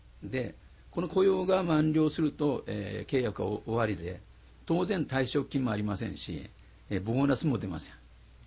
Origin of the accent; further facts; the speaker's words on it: Kyushu, Japan; 私はですね、現在63歳です。で、出身は九州なんですけどね